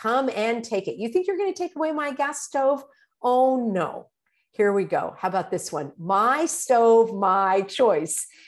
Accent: California, United States; Now, I grew up in Orange County, went to Disneyland as a child

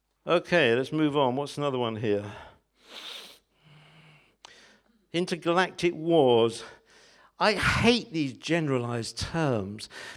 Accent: United Kingdom; That's because we're British.

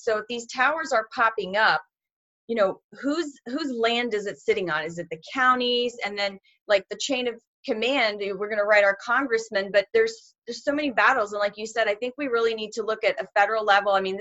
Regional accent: Tampa, Florida, United States; And he just happens to be in my hometown of Tampa Bay.

